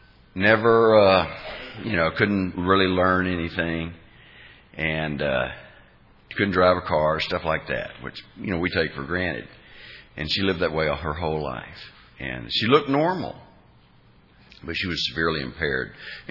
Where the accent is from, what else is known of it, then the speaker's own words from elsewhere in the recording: Arkansas, United States; born there; I was born in Arkansas. My mom and dad divorced and remarried each other 4 times.